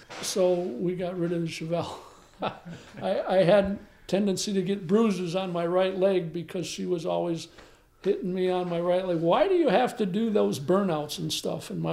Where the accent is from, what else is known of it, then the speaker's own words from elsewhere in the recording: Lansing, Michigan, United States; And I grew up in Lansing